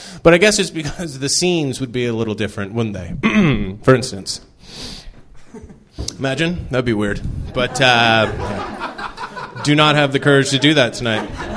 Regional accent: Canada; I'm from Canada originally

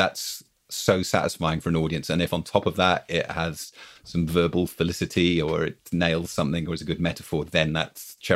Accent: United Kingdom; I'm British, as you can tell

